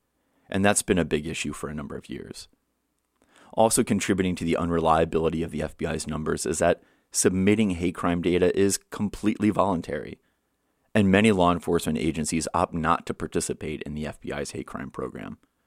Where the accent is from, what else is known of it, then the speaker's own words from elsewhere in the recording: Indiana, United States; My home state of Indiana recently passed what many consider to be an extremely watered-down version of a hate bill